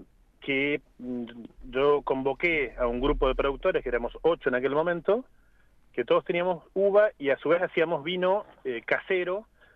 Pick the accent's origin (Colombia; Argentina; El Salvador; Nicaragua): Argentina; Luis Beltrán, Río Negro; somos de acá de Beltrán